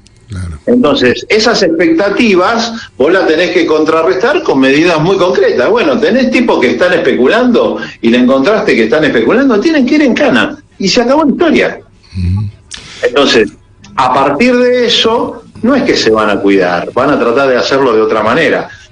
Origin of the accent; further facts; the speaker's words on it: Argentina; yo como argentino